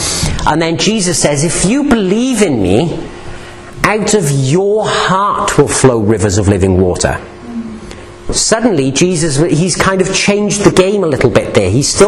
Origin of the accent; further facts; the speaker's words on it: United Kingdom; just kind of ignored because we're all British.